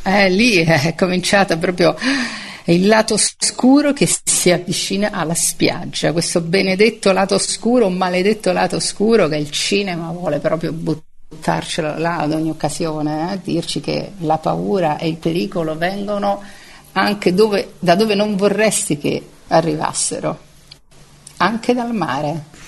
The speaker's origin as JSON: {"language": "Italian", "town": "Viareggio", "region": "Tuscany", "country": "Italy", "tie": "born there", "said": "io poi che sono nata a Viareggio, questo era ambientato in Toscana, insomma, in Versilia, Forte dei Marmi, per cui era casa mia, a maggior ragione."}